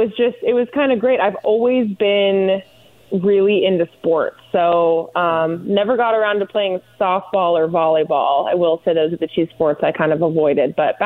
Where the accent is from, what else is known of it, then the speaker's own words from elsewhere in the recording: Boulder, Colorado, United States; also born or lived in Tampa, Florida; Well, I grew up in Boulder, Colorado. So what's interesting about that, though, is I was actually born in Tampa, Florida.